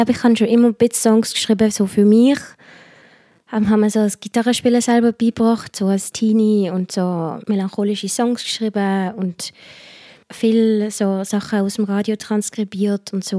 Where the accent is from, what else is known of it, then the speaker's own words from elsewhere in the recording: Basel, Basel-Stadt, Switzerland; Ich bin hier geboren in Basel und aufgewachsen. Meine Familie ist... Ich würde so sagen, meine Mutter ist aus Brasilien und mein Vater ist halbe Brasilianer und halbe Schweizer. Wenn man das ausrechnet, macht mich das zu 3/4 Brasilianerin.